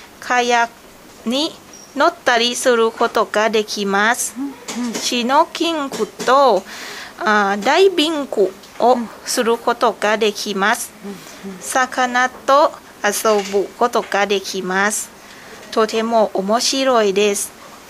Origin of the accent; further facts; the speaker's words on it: Thailand; Japanese is a second language; タイから来ました。